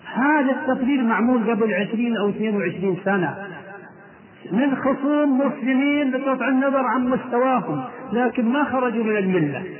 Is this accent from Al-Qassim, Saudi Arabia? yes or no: no; Riyadh, Riyadh Province, Saudi Arabia; وبالاخص مع الاسف عندنا في الرياض فتنه عمياء،